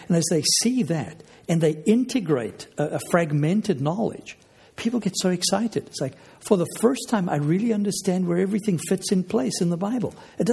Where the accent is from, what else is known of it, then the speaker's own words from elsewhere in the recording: South Africa; now in Canada; My excuse is I grew up in South Africa, so we never had to learn French.